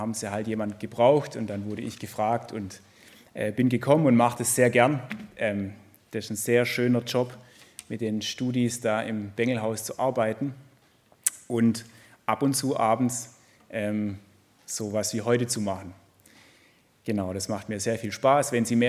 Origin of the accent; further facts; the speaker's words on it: Schlierbach, Baden-Württemberg, Germany; Ich komme ursprünglich aus Schlierbach, das ist im Landkreis Göppingen, also gar nicht so weit weg von hier.